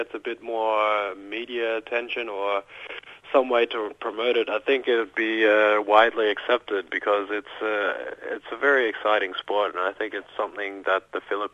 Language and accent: English; Australia; now in Germany; I will never give up being an Australian, but my German's pretty good. It's not fluent, but I can do everything I want to do there and just be a normal person.